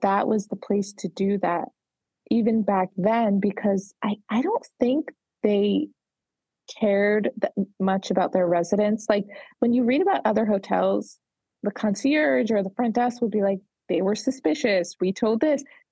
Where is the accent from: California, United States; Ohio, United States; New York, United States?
New York, United States; And I'm from New York.